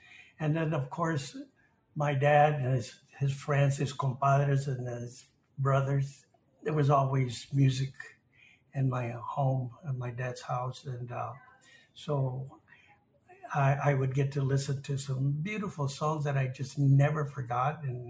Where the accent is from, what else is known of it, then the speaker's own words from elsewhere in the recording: Temple, Texas, United States; I was born and raised here in Temple, where I still reside now. I was the first of my family's siblings to be born in town, and I'm seventh of 13.